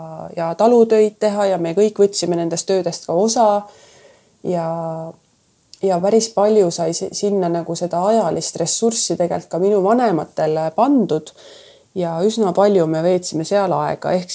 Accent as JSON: {"language": "Estonian", "town": "Orissaare", "region": "Saare County", "country": "Estonia", "tie": "born or raised there", "said": "mina kasvasin tegelikult üles lapsepõlves Orissaares, et me elasime siis oma perega ridaelamus. Käisin lasteaias Orissaares ja ka algklassid ja kooli veetsin Orissaares."}